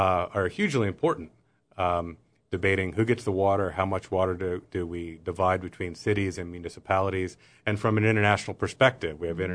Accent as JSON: {"language": "English", "region": "Florida", "country": "United States", "tie": "born or raised there", "said": "so I grew up in Florida mainly. We get 55, 60 inches a year of rain."}